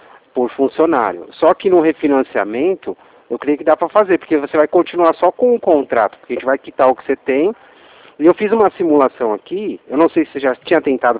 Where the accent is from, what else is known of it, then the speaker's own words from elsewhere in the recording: Atibaia, São Paulo, Brazil; Eu sou aqui de Atibaia.